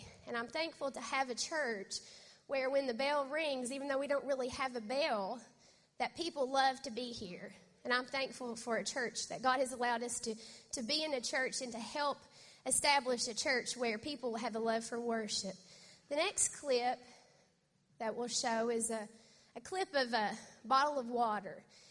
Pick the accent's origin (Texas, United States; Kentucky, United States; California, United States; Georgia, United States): Kentucky, United States; And I grew up in Eastern Kentucky, and I know some of you did, so a lot of you are mountain people, and I love that.